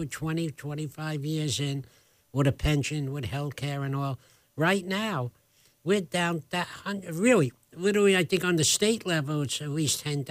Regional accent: Brooklyn, New York, United States; learned a lot that I wouldn't know from a kid growing up in Brooklyn.

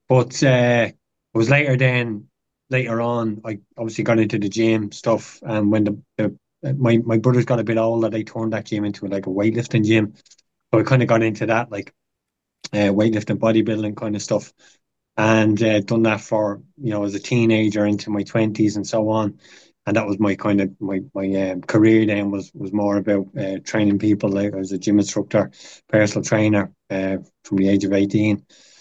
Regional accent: Dublin, Leinster, Ireland; I grew up in Ballymun, as you mentioned there. I'm one of 13 kids, so you can imagine at one point we all lived in the house there in Coultry Crescent in Ballymun.

